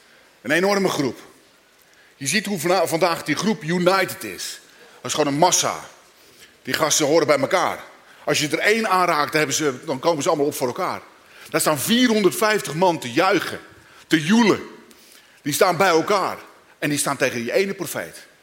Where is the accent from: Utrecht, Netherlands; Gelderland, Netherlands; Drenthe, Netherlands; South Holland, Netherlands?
South Holland, Netherlands; Katwijk; Is dat alleen omdat ik uit Katwijk kom of zo?